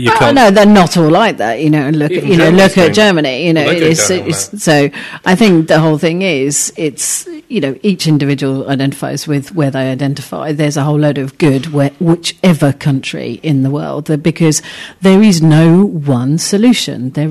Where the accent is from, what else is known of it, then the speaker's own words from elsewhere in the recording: South East England, United Kingdom; born there; Personally, being not born round here, I was born in Kent, closer to France than I was to London